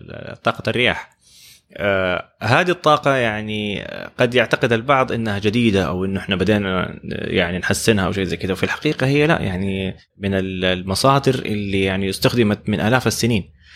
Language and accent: Arabic; Saudi Arabia; إحنا عندنا في السعودية دحين في معظم مناطق السعودية طبعا التردد 60 هيرتز